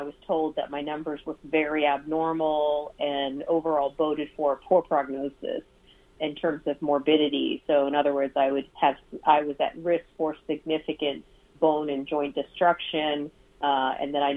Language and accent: English; India; I'm Indian, so I grew up learning about Ayurveda